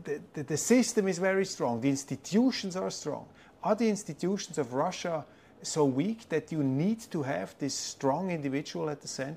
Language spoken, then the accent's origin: English; Switzerland; I was coming from Switzerland. Switzerland is a very small country, and I would say we totally lack the imagination